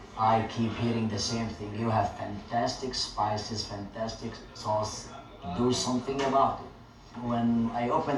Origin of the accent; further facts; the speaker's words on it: Syria; English is a second language; moved away as an adult; now in United States; I'm originally from Syria. I used to be a journalist, I'm a poet. And when I was 31 years old enough, I came to America for a better future.